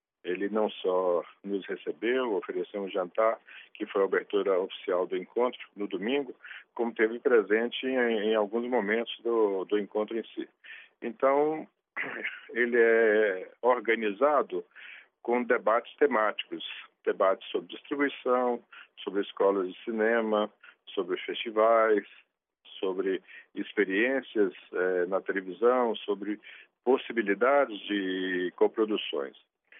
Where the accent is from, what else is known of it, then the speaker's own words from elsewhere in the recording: Brazil; Eu, como brasileiro, posso falar com tranquilidade